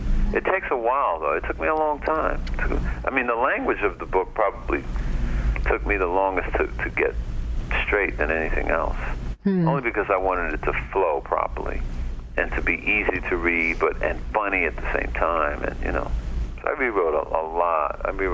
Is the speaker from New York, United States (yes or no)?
yes; New York, United States; I mean, I grew up in New York, but all my relatives grew up in the South.